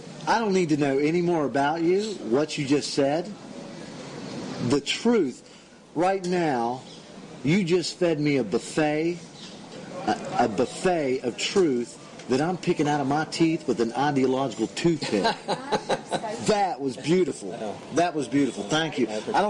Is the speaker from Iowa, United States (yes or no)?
no; West Virginia, United States; In my hometown, in West Virginia, you can't do that.